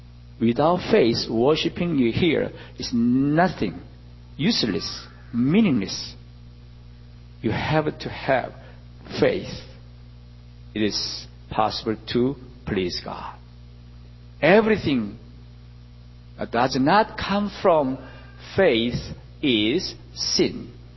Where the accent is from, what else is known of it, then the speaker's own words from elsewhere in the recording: Seoul, South Korea; English is a second language; now in United States; I come from Seoul, Korea. That's why I put Seoul there. And I'm not coming from North Korea. Don't ask about North Korea. I'm South Korea. Different.